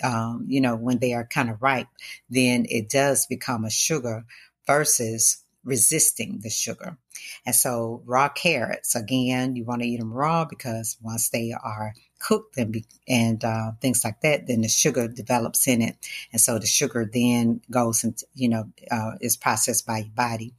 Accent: the South, United States; growing up in the South, you know, we ate our gumbo and we loved it.

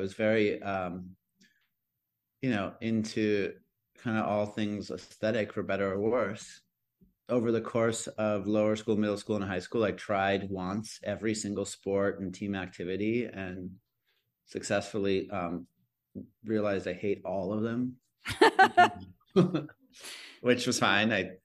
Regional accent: Atlanta, Georgia, United States; also born or lived in Chicago / Minneapolis; I was born in Chicago. My parents are Midwestern and they met at University of Illinois. And then I lived there for a few years before moving to Minneapolis, lived there for a few years before going to Atlanta. And I really call Atlanta home

